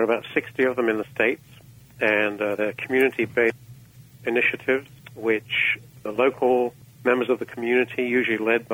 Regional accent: England, United Kingdom; I grew up in England and trained in medical school there in London

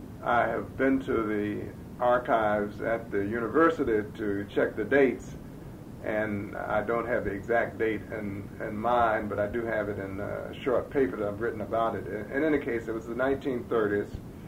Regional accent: Chapel Hill, North Carolina, United States; One of the other aspects of growing up in Chapel Hill and my personal situation was that obviously we knew most of the other kids who were in school because it was a fairly small school.

